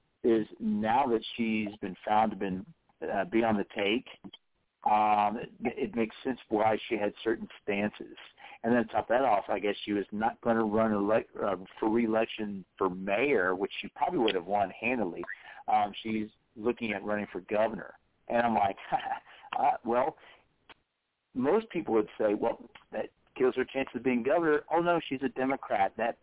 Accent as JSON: {"language": "English", "town": "Dayton", "region": "Ohio", "country": "United States", "tie": "born or raised there", "said": "Because, you know, I was born and raised in Dayton and even graduated from a Dayton high school."}